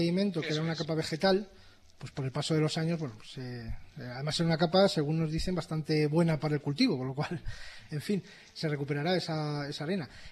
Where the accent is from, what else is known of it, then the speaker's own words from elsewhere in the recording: Manzanares el Real, Community of Madrid, Spain; el patrimonio de mi pueblo, el pueblo donde he nacido, donde he vivido y donde se crían mis hijas